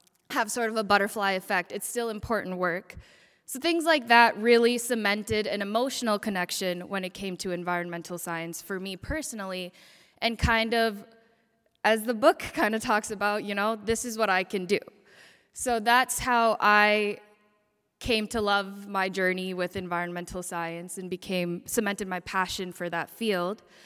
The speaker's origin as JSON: {"language": "English", "town": "Shakopee", "region": "Minnesota", "country": "United States", "tie": "born or raised there", "said": "So, for me, I grew up in Shakopee, Minnesota, was there all throughout high school, and then I ended up at Indiana University, Purdue University, Indianapolis."}